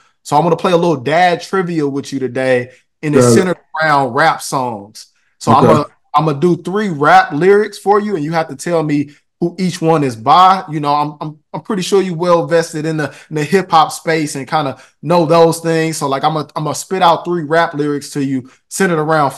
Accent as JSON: {"language": "English", "town": "St. Louis", "region": "Missouri", "country": "United States", "tie": "born or raised there", "said": "growing up in St. Louis in the inner city"}